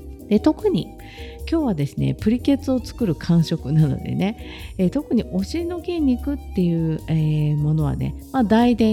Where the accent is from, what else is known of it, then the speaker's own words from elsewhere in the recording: Kansai, Japan; もともと関西人だからね、